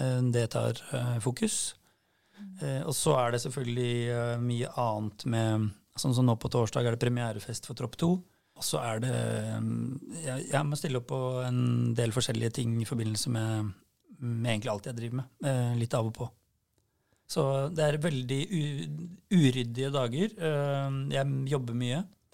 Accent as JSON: {"language": "Norwegian", "town": "Råde", "region": "Østfold", "country": "Norway", "said": "Jeg kommer fra Råde I Østfold, men bor I Moss."}